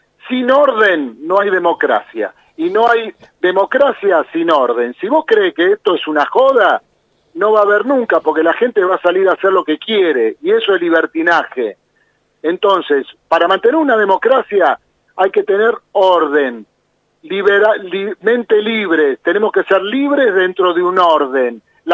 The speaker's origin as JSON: {"language": "Spanish", "town": "Villa Carlos Gardel", "region": "Buenos Aires Province", "country": "Argentina", "said": "Yo vengo de la Villa Carlos Gardel"}